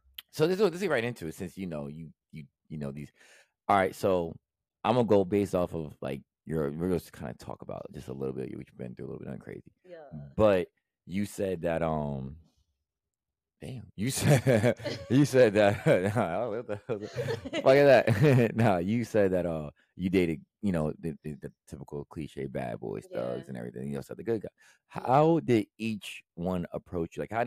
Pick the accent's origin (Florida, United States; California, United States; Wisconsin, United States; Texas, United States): Florida, United States; Tampa; You know, I'm from Florida myself. You know what I'm saying? Tampa. Tampa in this thing. Tampa out here.